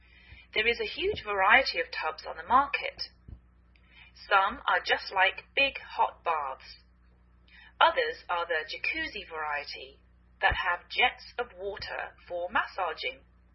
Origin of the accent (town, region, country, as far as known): England, United Kingdom; now in United States